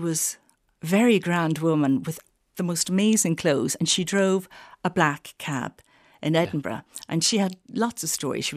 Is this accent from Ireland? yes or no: yes; Limerick, Munster, Ireland; also born or lived in Cork; Well, I was born in Cork. I lived there until I was 8, and then we moved to Limerick.